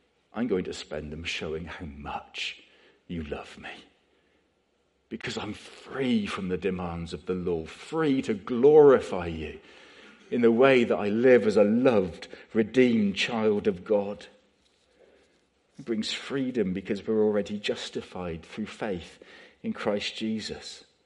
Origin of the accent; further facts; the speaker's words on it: Bradford-on-Avon, South West England, United Kingdom; I used to know a man when I was growing up in Bradford-on-Avon.